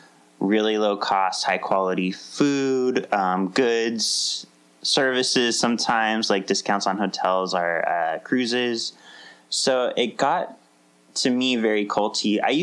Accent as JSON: {"language": "English", "town": "Placentia", "region": "California", "country": "United States", "tie": "born or raised there", "said": "Growing up, that's what made me think of it, is I grew up in Placentia, which is right next to Anaheim."}